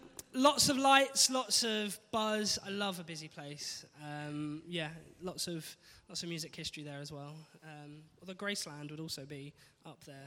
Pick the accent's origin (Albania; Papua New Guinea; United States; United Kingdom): United Kingdom; Bishop's Stortford, East of England; also born or lived in Cambridge; I'm from Bishop Stortford, a little town near Stansted Airport. Sort of East Hertfordshire kind of way. Born in Cambridge. Lived there for 27 years